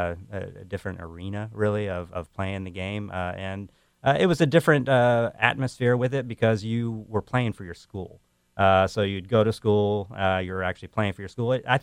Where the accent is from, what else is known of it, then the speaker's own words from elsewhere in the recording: Texas, United States; also born or lived in Memphis; I was born here in Memphis, moved to Texas early, and I remember watching the World Cup.